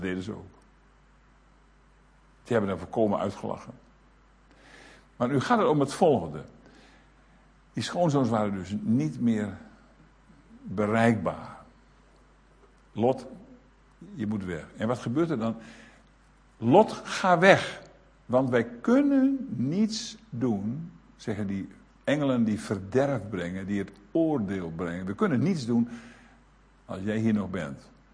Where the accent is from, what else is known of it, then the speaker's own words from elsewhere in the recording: Groningen, Netherlands; Bijvoorbeeld, ik groeide op in Groningen.